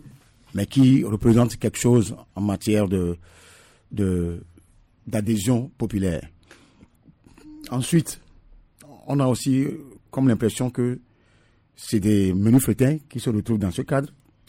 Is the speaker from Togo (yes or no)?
yes; Togo; que ce cadre apporte quelque chose à la démocratie qui souffrent chez nous au Togo